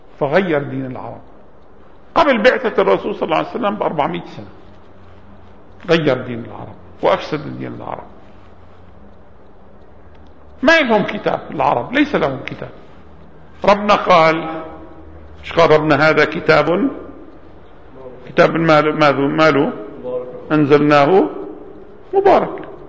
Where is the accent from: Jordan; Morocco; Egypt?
Jordan; عندنا في الأردن حفظه يمكن بلغ فوق 10,000 من الشباب الصغار.